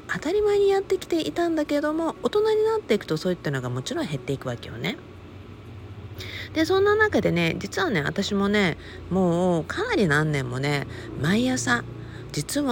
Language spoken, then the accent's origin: Japanese; Okinawa, Japan; 私は沖縄生まれの沖縄育ちだったので、